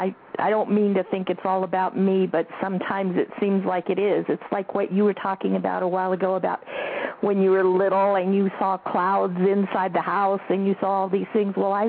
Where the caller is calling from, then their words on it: Colorado, United States; I'm calling from Colorado.